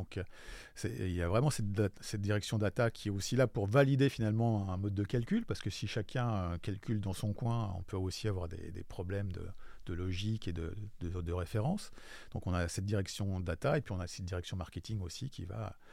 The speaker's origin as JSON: {"language": "French", "town": "Paris", "region": "Île-de-France", "country": "France", "said": "Je suis parisien"}